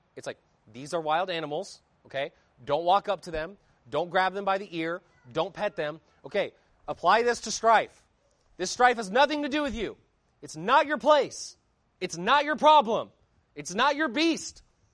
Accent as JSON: {"language": "English", "region": "Northwest", "country": "United States", "tie": "born or raised there", "said": "You know, I grew up in the Northwest"}